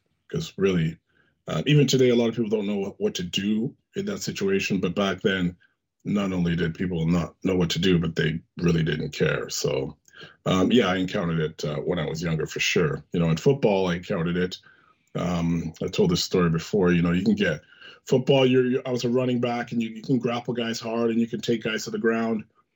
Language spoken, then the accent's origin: English; Canada; also born or lived in London, United Kingdom; I came to Canada when I was born in London, England, came to Canada when I was six. And at that time, my mom, who's from Jamaica